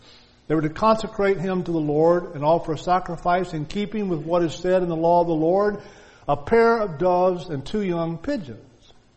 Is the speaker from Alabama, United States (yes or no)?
yes; Alabama, United States; I grew up in Alabama, and I always had a garden.